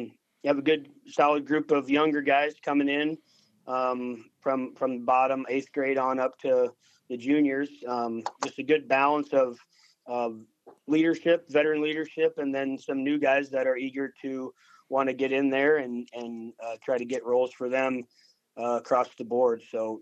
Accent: Vincennes, Indiana, United States; also born or lived in Sioux Center, Iowa; I'm back and forth from southern Indiana, a town called Vincennes, and Sioux Center, Iowa. Kind of back and forth from grade school

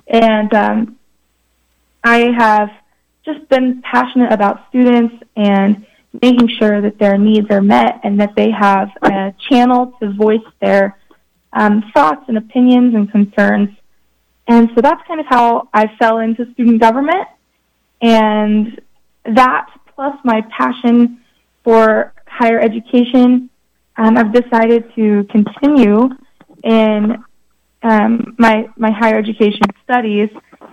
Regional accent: Kansas, United States; So I am from Southwest Kansas

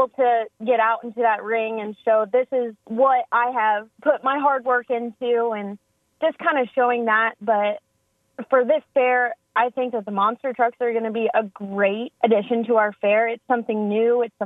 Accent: United States; growing up in Vermilion County

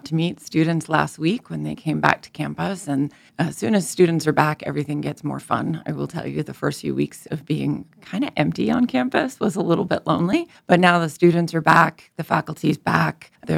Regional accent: Massachusetts, United States; also born or lived in Idaho; So I grew up in Massachusetts, but most recently I was in Idaho.

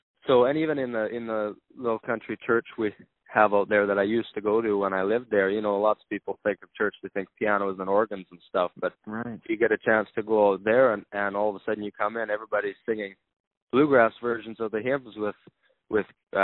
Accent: Saskatchewan, Canada; we're from Saskatchewan, but we actually filmed it in Ontario, in Brantford.

